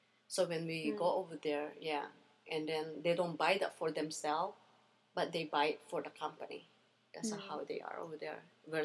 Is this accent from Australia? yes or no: no; Manila, Metro Manila, Philippines; also born or lived in Capas; But I grew up in Manila and with my mom's cousin, and I stay with them when I grow up.